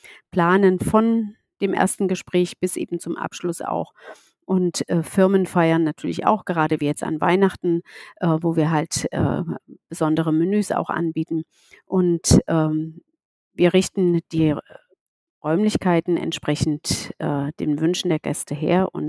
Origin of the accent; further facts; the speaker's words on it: Saxony-Anhalt, Germany; ich komme aus der Region